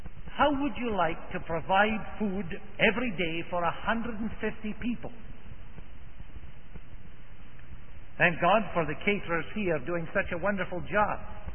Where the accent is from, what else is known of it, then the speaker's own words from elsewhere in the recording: Scotland, United Kingdom; I hail from Scotland